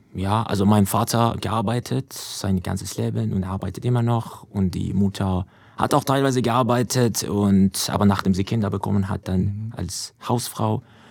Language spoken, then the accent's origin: German; Iran; German is a second language; now in Germany; Also ich komme aus dem Iran. Also ich bin im Iran geboren und ja, groß geworden. Und also ich bin 50% Iraker, 50% Iraner. Die Mutter kommt aus dem Irak.